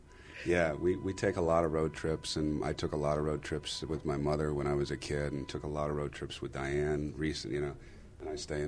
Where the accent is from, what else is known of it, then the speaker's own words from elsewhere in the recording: California, United States; I'm from Central Coast, California. I'm from a farming horse community.